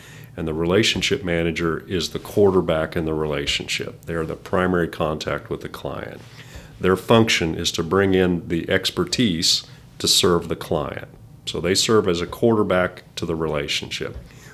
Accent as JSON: {"language": "English", "town": "Enid", "region": "Oklahoma", "country": "United States", "tie": "born or raised there", "said": "I recall fondly my childhood in Enid and growing up in Enid."}